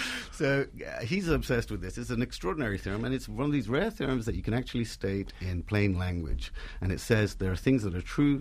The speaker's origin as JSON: {"language": "English", "region": "Sylhet Division", "country": "Bangladesh", "accent": "Sylheti", "first_language": "Bengali", "second_language": "English", "said": "Oh, Sylheti, which is a dialect of Bengali. So strictly speaking, it's not Bengali, but, you know."}